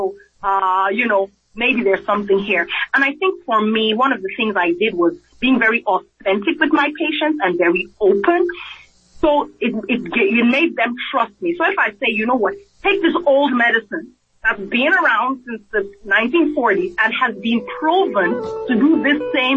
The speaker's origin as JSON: {"language": "English", "country": "Nigeria", "tie": "born or raised there", "also_born_or_lived": "England", "moved": "yes", "lives_now": "United States", "said": "I grew up in Nigeria, I was born in England, I grew up in Nigeria, and I came to the U.S."}